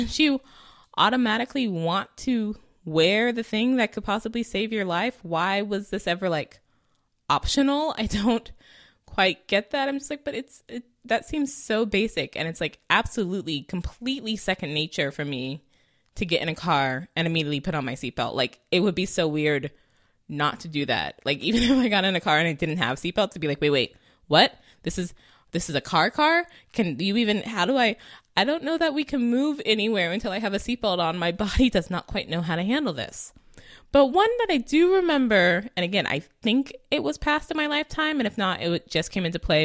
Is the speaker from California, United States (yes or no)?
yes; California, United States; I may or may not have mentioned I am originally from California, currently live in California.